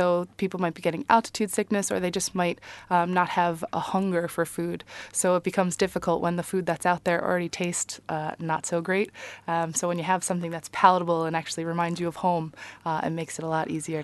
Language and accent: English; New York, United States; now in Ireland; New York.